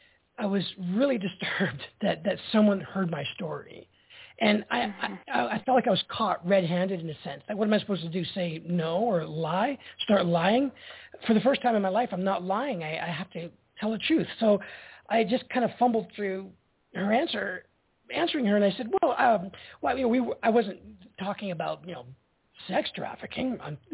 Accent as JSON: {"language": "English", "town": "Prince George", "region": "British Columbia", "country": "Canada", "tie": "born or raised there", "said": "I would love if you would come to Prince George, which was my hometown that we grew up in."}